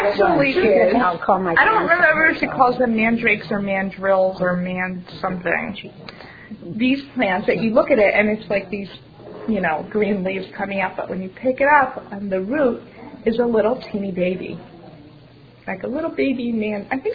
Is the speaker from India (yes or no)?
no; Portugal; English is a second language; I had to say orange, Portugal, because I came from Portugal.